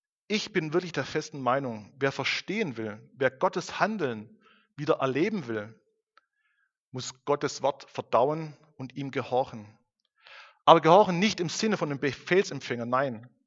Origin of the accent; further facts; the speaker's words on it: Baden-Württemberg, Germany; bedeutete für mich als Schwabe bisher nur schaffe, schaffe, schaffe, schaffe.